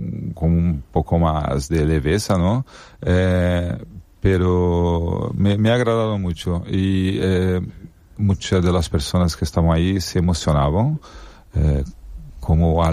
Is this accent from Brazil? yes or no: yes; São Paulo, Brazil; moved away as an adult; also born or lived in Benidorm; Me retiré de Brasil, de São Paulo, que soy brasileño, ¿no?